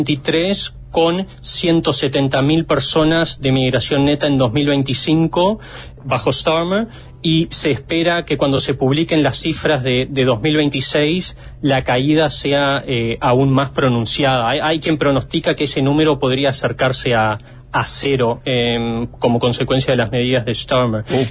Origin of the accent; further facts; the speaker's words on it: Uruguay; now in United Kingdom; porque como uruguayo siempre estuve en la fila más larga